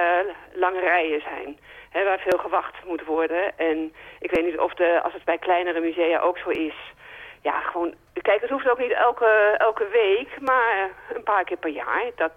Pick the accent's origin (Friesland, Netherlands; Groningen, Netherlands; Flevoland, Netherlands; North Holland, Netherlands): North Holland, Netherlands; Amsterdam; Maar als Amsterdammer denk je van, nou, ik wil best even dat museum in.